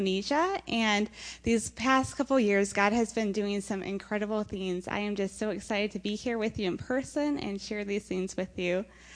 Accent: Michigan, United States; and I'm from Michigan, went through this crisis, this automotive crisis

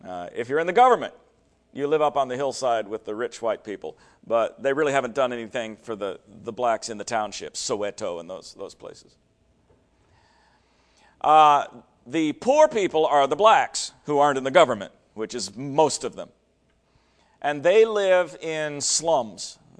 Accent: Washington, United States; born there; I was born in Washington State. Most of you think Washington State is very liberal.

